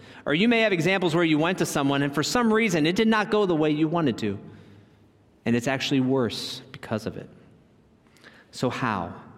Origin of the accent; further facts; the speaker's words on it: Minnesota, United States; I mean, we're from Minnesota. We get this.